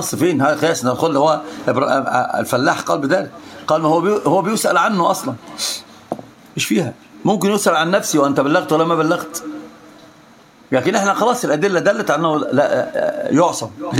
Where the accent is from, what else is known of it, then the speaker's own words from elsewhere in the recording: Egypt; عندنا في مصر بيقولوا ايه؟